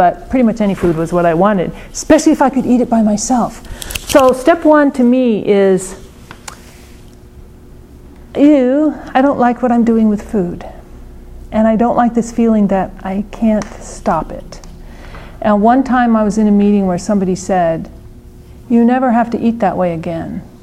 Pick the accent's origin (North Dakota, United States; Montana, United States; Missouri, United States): Montana, United States; I grew up in Montana, lots of wide open space. I grew up in the 50s and 60s, amazing.